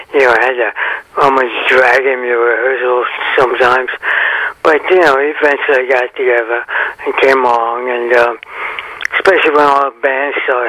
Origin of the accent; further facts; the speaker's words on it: San Francisco, California, United States; I grew up around Frisco and the nightclubs, the Jazz Cats and all the great bass players.